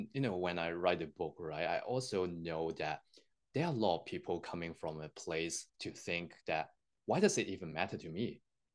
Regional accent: Hong Kong; moved away as an adult; when I was born in Hong Kong, I spent the first 19 years of my life not understanding my life at all.

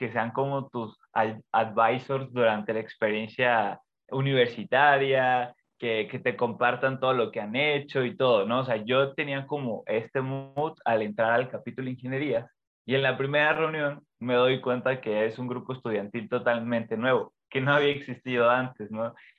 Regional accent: Tampico, Tamaulipas, Mexico; now in Guadalajara, Mexico; Yo soy originario de Tampico, pero ahorita vivo en Guadalajara.

